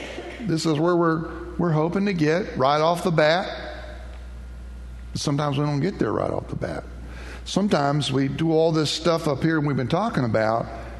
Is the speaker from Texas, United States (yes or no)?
yes; Houston, Texas, United States; I remember growing up on Dover Street in Houston, our house was next to a huge vacant lot.